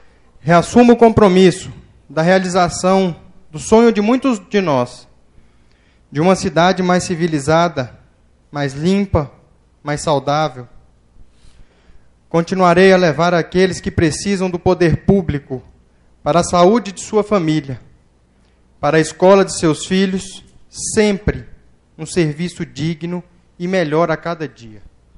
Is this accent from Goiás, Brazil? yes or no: yes; Formosa, Goiás, Brazil; prefeito de Formosa, a cidade onde nasci, cresci e constituí a minha família.